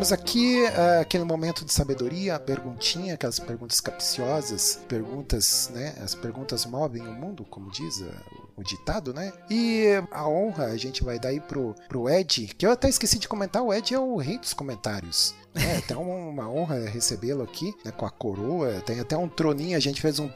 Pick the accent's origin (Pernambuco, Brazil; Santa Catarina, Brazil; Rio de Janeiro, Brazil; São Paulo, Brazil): Santa Catarina, Brazil; Blumenau; also born or lived in Curitiba; now in Belo Horizonte, Brazil; eu sou paranaense, né? Eu nasci em Curitiba, sou curitiboca, né? Mas morei a maior parte da minha vida em Blumenau, Santa Catarina. Atualmente eu estou, né, sou um desgarrado do pago, né? Estou aqui morando em Belo Horizonte